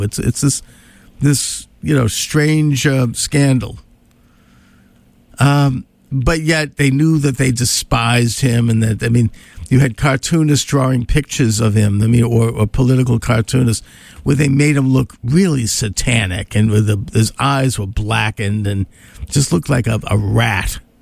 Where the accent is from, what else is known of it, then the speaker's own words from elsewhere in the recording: United States; Now, as a conservative and as an American citizen, and as a rational person